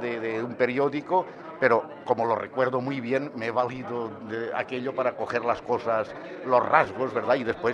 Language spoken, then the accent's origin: Spanish; Valencian Community, Spain; No, yo soy valenciano.